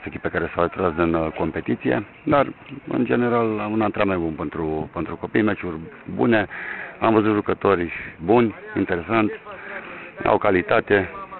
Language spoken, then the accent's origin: Romanian; Transylvania, Romania; Eu sunt un ardelean convins, mai presus de toate